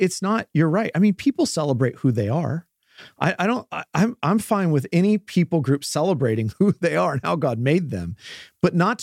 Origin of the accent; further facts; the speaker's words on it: Scotland, United Kingdom; I'm Scottish.